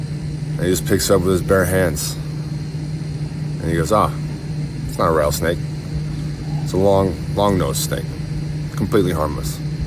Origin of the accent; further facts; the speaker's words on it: Wisconsin, United States; now in Arizona, United States; I'm from Wisconsin. I don't have a lot of experience with snakes.